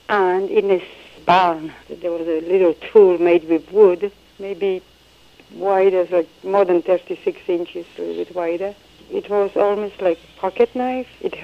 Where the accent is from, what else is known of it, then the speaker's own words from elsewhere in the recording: Poland; born there; English is a second language; I was born in Poland.